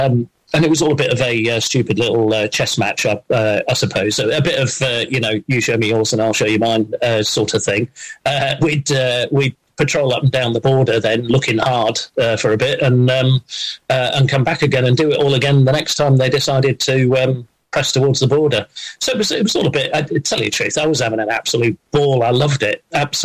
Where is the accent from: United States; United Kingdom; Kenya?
United Kingdom; Yorkshire and the Humber; growing up in North Yorkshire in the 1970s